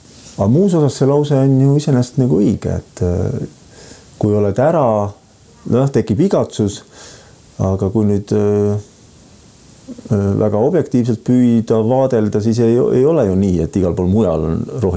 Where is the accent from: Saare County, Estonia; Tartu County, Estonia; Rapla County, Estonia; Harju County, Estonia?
Saare County, Estonia; Aga ma olen saarlane , jah .